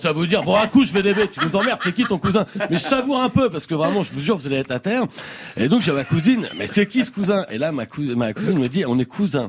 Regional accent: France; on est français de souche

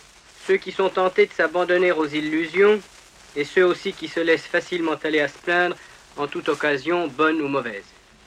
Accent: France; Il y a chez nous en France

